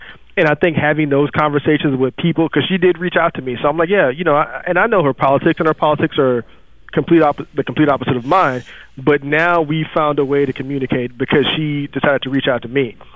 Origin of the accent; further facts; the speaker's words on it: Texas, United States; Growing up in Texas, I remember when George W. Bush owned the Texas Rangers.